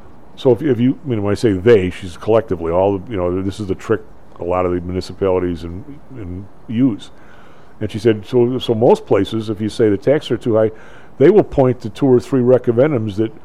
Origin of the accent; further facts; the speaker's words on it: Evergreen Park, Illinois, United States; Well, I grew up in, well, later in my grow-up years, I grew up in Evergreen Park